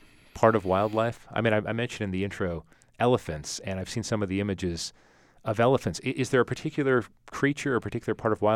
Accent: Phoenix, Arizona, United States; Like for me, having grown up as a kid in Phoenix, the adventure would be different than growing up in Africa.

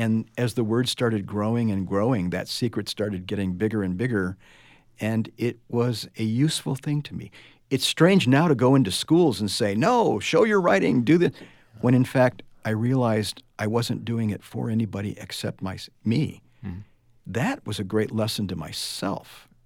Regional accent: Nogales, Arizona, United States; I grew up in Nogales. I was born there and I grew up there. And so I lived not only in an Arizona small town, but also on the border and in the desert, you know, just placed in the great, wild, wonderful Sonoran Desert.

